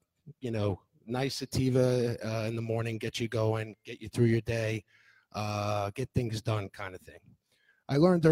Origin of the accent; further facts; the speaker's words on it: New Jersey, United States; so I'm Italian from New Jersey originally, so go figure. So I appreciate being able to come back here and actually speak in my home state.